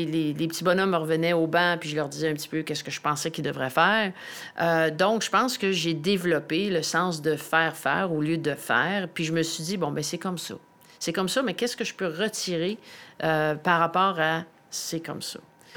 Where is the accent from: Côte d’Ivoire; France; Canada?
Canada; Deux-Montagnes, Quebec; parce que j'ai grandi à Deux-Montagnes, il n'y avait pas d'aréna